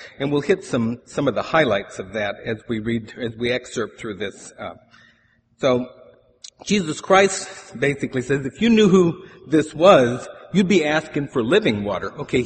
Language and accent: English; California, United States; And I remember when growing up in Central California that in the agricultural area there in the San Joaquin Valley, we expected generally to have about 3 weeks of weather that was above 100 degrees